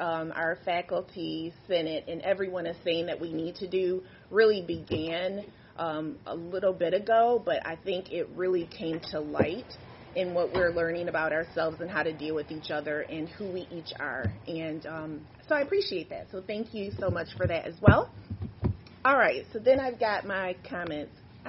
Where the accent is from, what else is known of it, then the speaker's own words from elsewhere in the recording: Muskegon, Michigan, United States; In my hometown of Muskegon, we have 320 current Spartans and counting